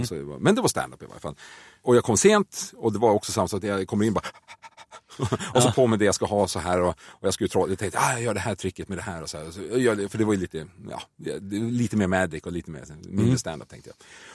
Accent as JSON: {"language": "Swedish", "region": "Norrland", "country": "Sweden", "accent": "Norrland", "said": "Och då ska jag plocka fram min gamla norrländska. Då ska man prata som norrlänning."}